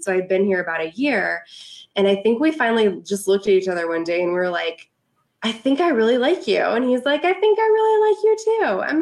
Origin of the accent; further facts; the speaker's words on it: Colorado, United States; moved away; I'm actually originally from Colorado, and I'm a small town country girl, like surrounded by corn and cattle and just a lot of country. And there were 2,000 people in my town.